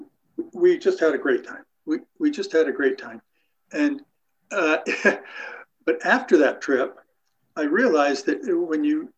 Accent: Spokane Valley, Washington, United States; I'm simply a local fisherman that was raised here. I was raised in the Spokane Valley long ago, and I came out to this little homestead that we have.

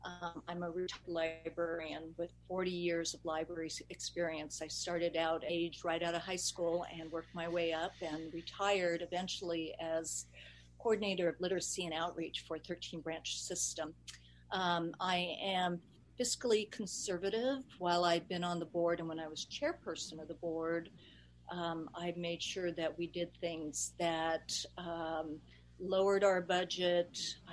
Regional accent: Idaho, United States; born there; Well, first of all, I'm an Idaho native. I was born in Idaho, got sort of taken away for a little time, but I'm back.

